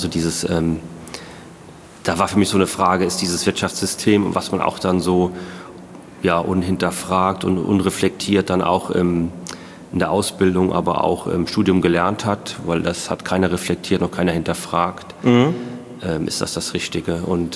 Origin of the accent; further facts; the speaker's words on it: Emmelshausen, Rhineland-Palatinate, Germany; Ich komme aus dem Hunsrück, also in Emmelshausen war das dann.